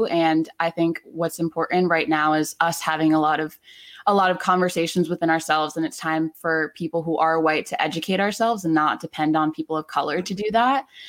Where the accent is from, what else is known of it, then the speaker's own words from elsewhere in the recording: New Jersey, United States; moved away as an adult; now in Los Angeles, United States; I'm from New Jersey, actually. I just moved out here in November for this job.